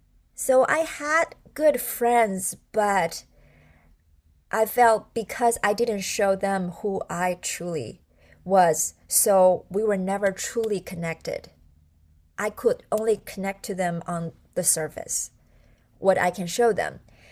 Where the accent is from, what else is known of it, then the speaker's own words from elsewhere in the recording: China; English is a second language; I grew up in China, so I don't know a lot about the US music, the whole Western music industry.